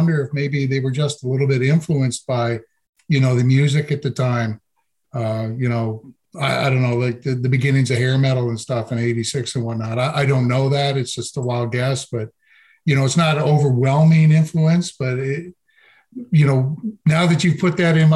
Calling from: Grand Bay, New Brunswick, Canada; I'm in a place called Grand Bay, New Brunswick. I'm about an hour or so from the U.S. border with Maine.

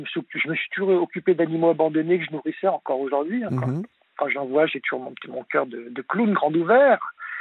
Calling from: Grande-Synthe, Hauts-de-France, France; Je suis près de Dunkerque, sur Grande-Synthe, dans le nord de la France.

